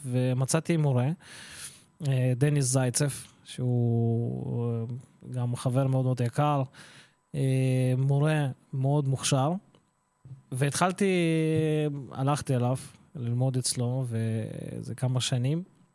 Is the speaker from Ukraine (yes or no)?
yes; Ukraine; אני נולדתי באוקראינה למשפחה של מוזיקאים